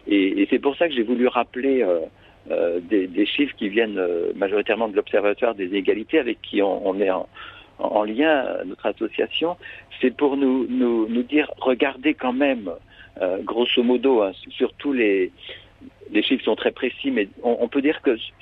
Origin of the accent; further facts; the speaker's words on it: Saint-Malo, Brittany, France; j'ai grandi à Saint-Malo avec, après les scouts marins, donc pareil, il y avait la mer